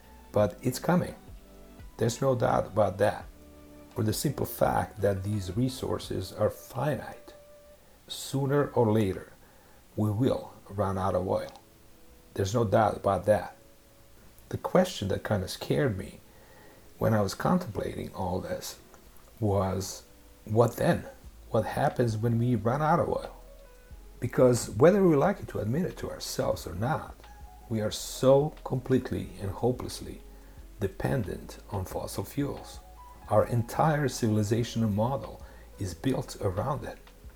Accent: Serbia; now in New York, United States; I was born in Serbia, a part of former Yugoslavia. I had a very happy, carefree childhood

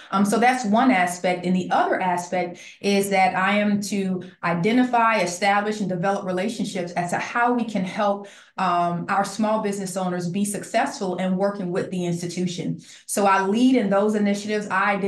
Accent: Miami, Florida, United States; now in Gainesville, United States; Yeah, so I'm originally from Miami. So when I made my way to the big city of Gainesville, it was actually a transition.

